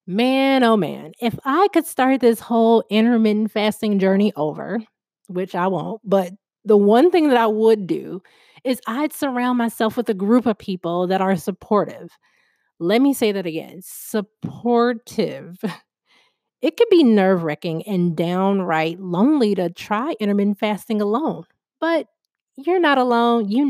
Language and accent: English; Chicago, Illinois, United States; So, I honestly hate being cold because I'm from Chicago.